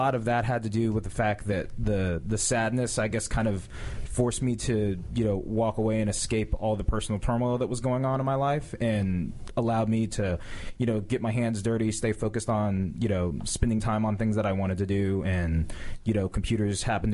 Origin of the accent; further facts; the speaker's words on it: Woodbridge, Virginia, United States; Woodbridge, Virginia.